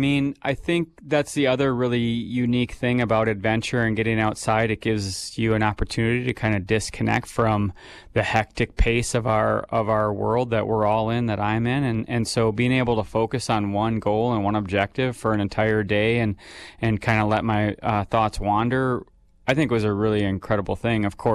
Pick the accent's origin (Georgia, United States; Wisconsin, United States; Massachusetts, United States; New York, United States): Wisconsin, United States; Well, I think the main requirement is growing up in Wisconsin.